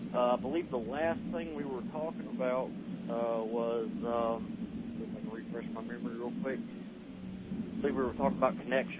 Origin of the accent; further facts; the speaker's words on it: North Carolina, United States; now in Mississippi, United States; Oh, yeah. I'm born and raised in North Carolina.